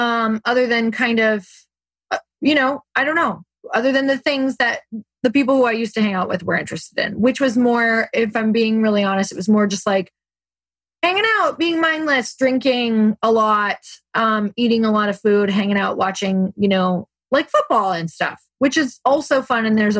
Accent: Midwest, United States; I grew up in the Midwest and it's kind of like you feel like you have to keep everyone in your life from your past or you're just not a nice person.

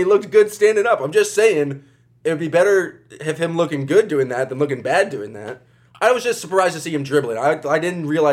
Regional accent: Boston, Massachusetts, United States; But that's just me as, like, growing up in Boston as an anti-LeBron guy.

